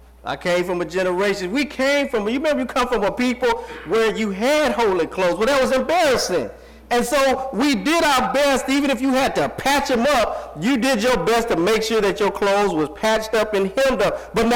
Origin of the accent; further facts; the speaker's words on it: Denver, Colorado, United States; He's in my hometown. He's in Denver, Colorado today, preaching for the Brighton Church of Christ, one of the suburbs of Denver.